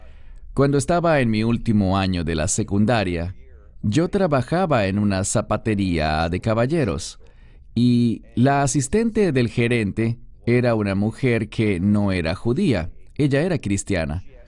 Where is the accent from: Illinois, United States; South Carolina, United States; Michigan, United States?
Illinois, United States; Chicago; also born or lived in Atlanta; Así que yo crecí realmente en el área de Chicago, pero nací y estuve por algún tiempo, muy poco tiempo, en Atlanta, Georgia.